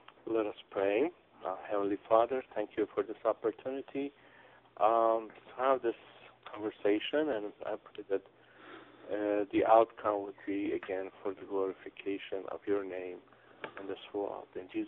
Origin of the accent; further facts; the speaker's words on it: Iran; English is a second language; I was born and raised in Iran.